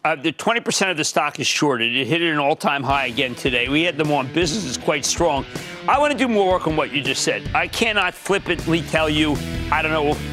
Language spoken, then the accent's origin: English; New Jersey, United States; Marcy, in my home state of New Jersey, Marcy.